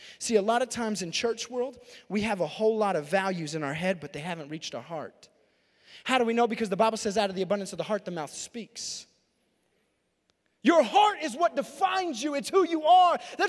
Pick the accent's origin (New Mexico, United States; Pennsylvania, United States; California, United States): New Mexico, United States; Roswell; now in Albuquerque, United States; I know I grew up in Roswell.